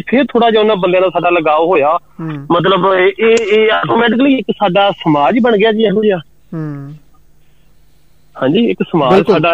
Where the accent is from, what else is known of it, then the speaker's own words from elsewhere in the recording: Amritsar, Punjab, India; ਮੈਂ ਅੰਮ੍ਰਿਤਸਰ ਤੋਂ ਆ ਤੇ ਚਲੋ ਸਾਡਾ ਪਿੰਡ ਤੇ ਚਲੋ ਬੜਾ ਵਧੀਆ ਸਾਡੇ ਪਿੰਡ ਦਾ ਚਲੋ ਮਾਹੌਲ ਹੈ